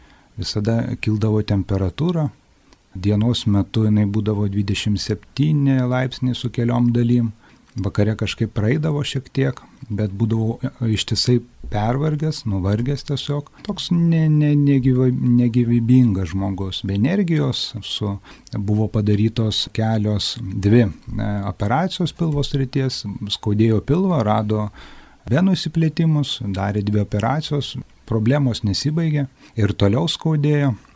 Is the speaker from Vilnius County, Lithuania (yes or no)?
no; Prienai, Kaunas County, Lithuania; esu iš Prienų.